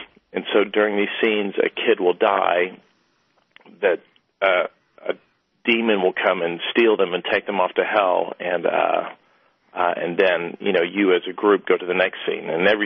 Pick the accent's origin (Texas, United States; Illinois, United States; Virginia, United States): Texas, United States; Amarillo; Well, I grew up in Amarillo, Texas, which is, you know, wildly conservative and extremely extremely, you know, religious, but specifically a wave of Christian evangelism.